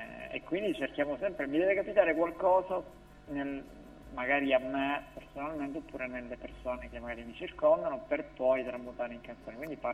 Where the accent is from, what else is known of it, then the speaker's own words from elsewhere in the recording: Calabria, Italy; Sono calabrese, quindi in Calabria un cantastore molto importante.